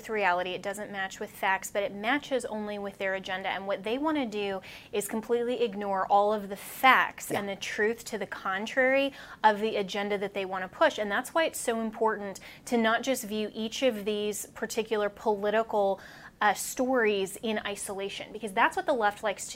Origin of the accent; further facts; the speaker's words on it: Colorado, United States; That's my home state.